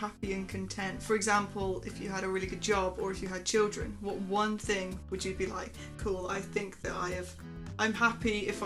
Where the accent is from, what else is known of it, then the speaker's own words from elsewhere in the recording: United Kingdom; Yeah, I'm British.